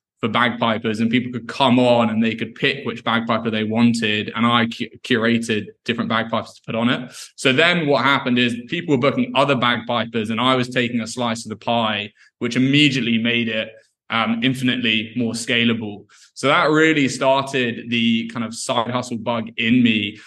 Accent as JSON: {"language": "English", "region": "Scotland", "country": "United Kingdom", "said": "I'm originally from Scotland"}